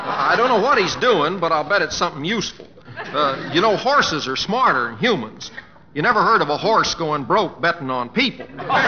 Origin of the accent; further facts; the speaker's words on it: Oklahoma, United States; And I see where they got a new governor back in my home state of Oklahoma.